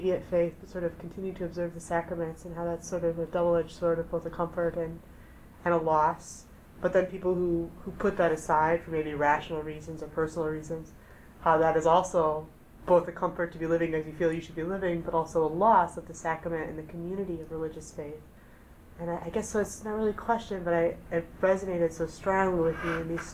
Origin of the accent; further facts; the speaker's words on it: Midwest, United States; I'm from the Midwest and I come from an extremely religious family, but I'm not religious myself.